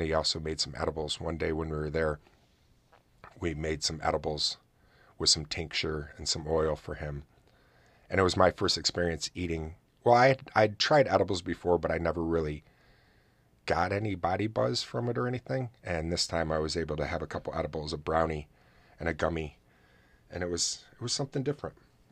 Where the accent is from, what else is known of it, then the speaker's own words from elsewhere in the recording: New York, United States; And I'm like, but I'm from New York.